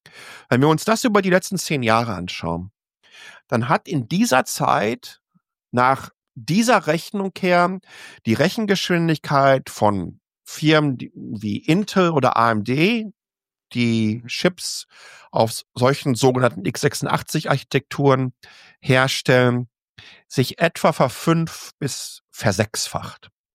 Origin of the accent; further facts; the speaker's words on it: North Rhine-Westphalia, Germany; ich komme ja aus dem Ruhrgebiet